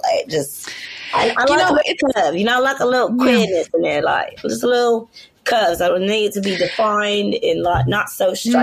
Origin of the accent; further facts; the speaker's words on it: Brooklyn, New York, United States; and people did not believe I was from Brooklyn. And I was like, how drunk are you? Are you really that drunk that you don't believe I'm from Brooklyn?